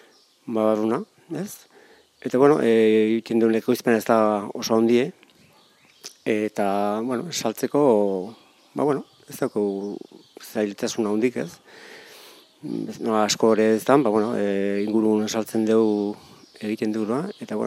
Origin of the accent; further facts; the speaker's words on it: Altzo, Basque Country, Spain; Altzoko semea, naiz Altzon bizi